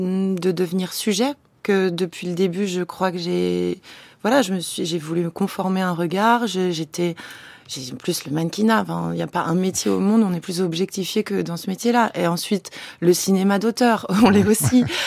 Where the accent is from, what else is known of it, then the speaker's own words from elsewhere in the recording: Troyes, Grand Est, France; parce que c'était à Troyes, dans ma ville natale, cette histoire